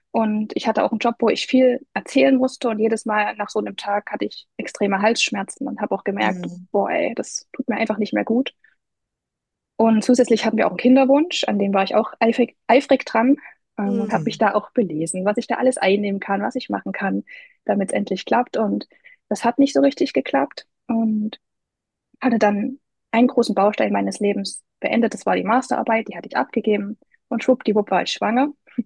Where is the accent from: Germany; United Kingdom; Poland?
Germany; East Germany; ich bin 30 Jahre alt und ich komme aus dem Osten. Vielleicht hört man es.